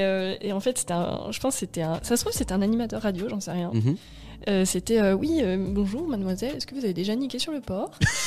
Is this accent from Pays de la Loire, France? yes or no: yes; Pornic, Pays de la Loire, France; moved away; also born or lived in Nantes; Je suis née à Nantes et j'ai vécu à partir de l'âge de 5 ans à Pornic.